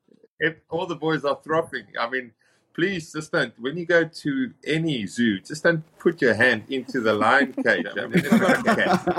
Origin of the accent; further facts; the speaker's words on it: South Africa; if you think of our Super Rugby careers, us as South African took a while before we started getting success